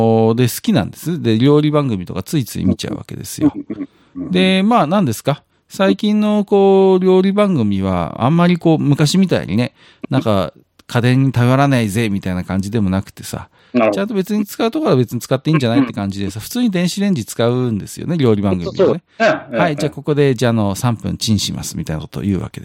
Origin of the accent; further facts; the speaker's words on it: Iwate, Japan; 岩手は大変なんだから、今それでも。